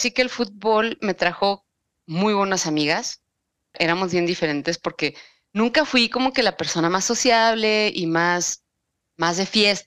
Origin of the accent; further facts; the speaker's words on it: Navojoa, Sonora, Mexico; Orgullosamente sonorense.